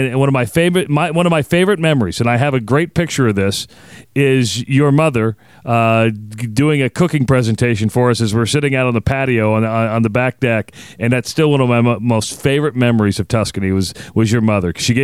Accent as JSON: {"language": "English", "country": "United States", "said": "As an American, I have my favorite places I go in the United States."}